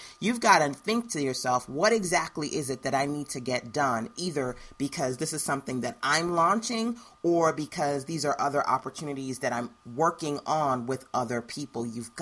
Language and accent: English; New York, United States; I grew up in New York, so, and, you know, I would work in Manhattan.